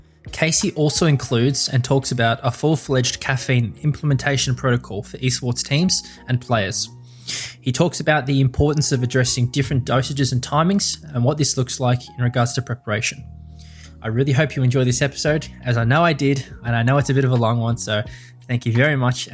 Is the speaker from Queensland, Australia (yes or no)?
no; Melbourne, Victoria, Australia; a sport and exercise scientist and performance coach from the Renegades. I'm from Melbourne, Australia